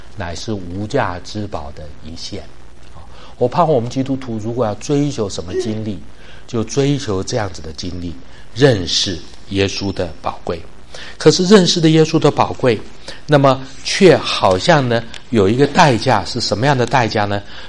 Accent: China; 我们中国人说曾经沧海怎么样难为水

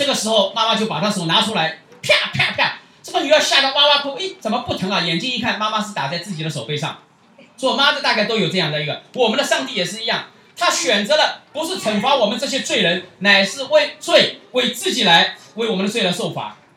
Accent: China; 我们过去从大陆来的

